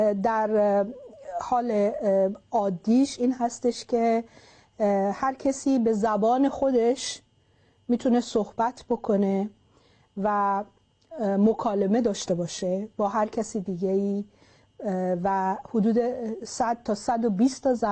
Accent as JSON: {"language": "Persian", "country": "Iran", "said": "خودم چون ایرانی هستم"}